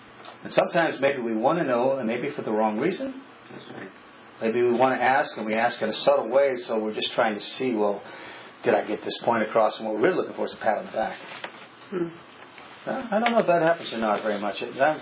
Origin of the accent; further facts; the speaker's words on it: East, United States; accent: Easternese brogue; I was accused of having an Easternese brogue because I grew up in the East.